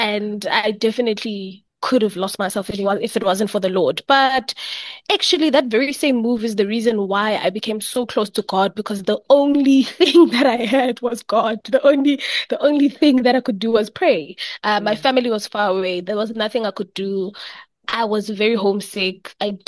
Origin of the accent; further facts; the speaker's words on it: Soweto, Gauteng, South Africa; I was born and bred in Soweto, so I'm an only child.